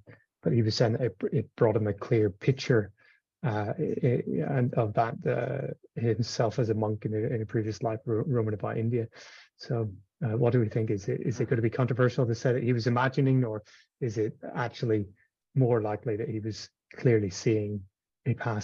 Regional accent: Northern Ireland, United Kingdom; growing up in Northern Ireland

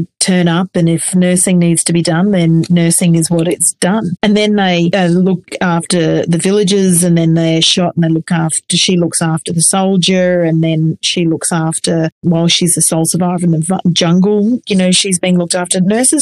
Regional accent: Australia; I can't believe that I, as an Australian registered nurse, I don't know the Vivian Bullwinkle story.

